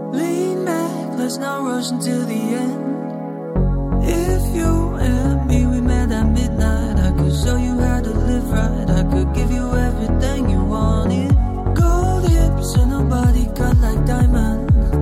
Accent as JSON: {"language": "French", "country": "France", "tie": "born or raised there", "first_language": "Arabic", "second_language": "French", "said": "comme ma mère ne parlait pas français quand j'étais petite, ma première langue... Ma langue maternelle, en fait, était l'arabe. Et puis, comme je vivais en France, le français a vite pris le pas"}